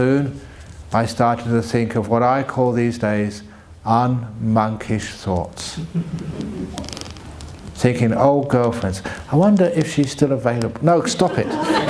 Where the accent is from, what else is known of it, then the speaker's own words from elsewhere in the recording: England, United Kingdom; born there; I was born in England.